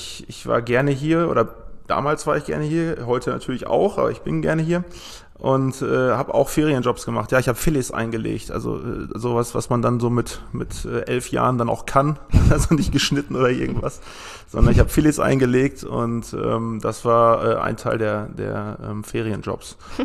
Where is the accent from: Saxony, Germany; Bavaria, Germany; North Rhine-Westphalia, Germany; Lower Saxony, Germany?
North Rhine-Westphalia, Germany; Rheda-Wiedenbrück; Ich bin 31 Jahre alt, wie gesagt, ich komme aus Reda Wiedenbrück